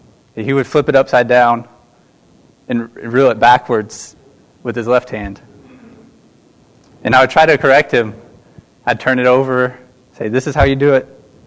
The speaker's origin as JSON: {"language": "English", "region": "Alabama", "country": "United States", "said": "As most of you know, I'm from Alabama."}